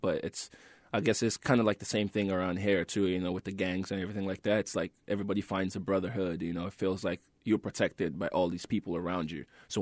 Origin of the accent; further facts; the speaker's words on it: Kenema, Eastern Province, Sierra Leone; But, you know, growing up in Kenema, you know, things were tough, because when the war actually, you know, kicked off in Sierra Leone